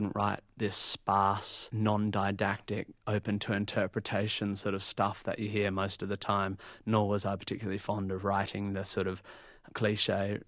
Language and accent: English; Perth, Western Australia, Australia; now in Melbourne, Australia; eventually moved from my hometown of Perth in Western Australia to Melbourne.